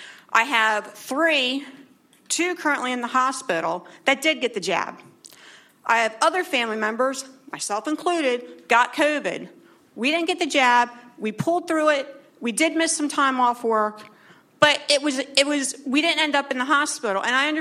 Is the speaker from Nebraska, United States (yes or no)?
no; New Holland, Pennsylvania, United States; I'm from East Earl Township, New Holland.